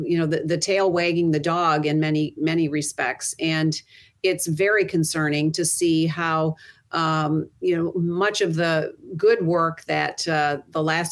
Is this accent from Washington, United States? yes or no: no; Grand Rapids, Michigan, United States; There's a school in our my hometown of Grand Rapids, a high school